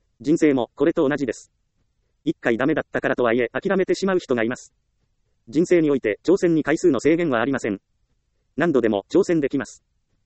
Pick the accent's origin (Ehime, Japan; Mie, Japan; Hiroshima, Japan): Ehime, Japan; 私はもともと田舎出身愛媛県ですから、家の周りにはたくさん神社があり